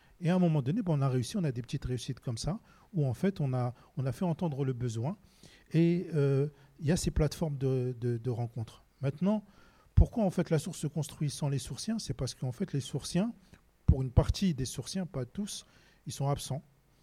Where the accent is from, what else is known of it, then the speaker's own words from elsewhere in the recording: Orléans, Centre-Val de Loire, France; Moi, j'ai 48 ans, j'ai travaillé beaucoup en région parisienne. Et en fait, quand on me disait, ben, t'es d'où? Je disais, ben, d'Orléans.